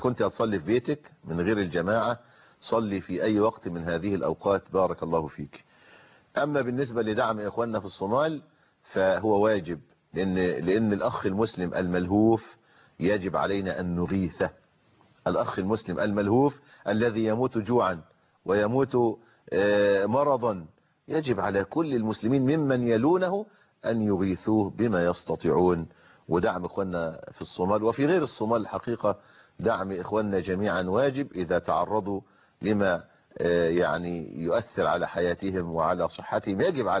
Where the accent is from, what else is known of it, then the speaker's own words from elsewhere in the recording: Egypt; احنا عندنا في مصر هو اذان واحد، هو اذان الفجر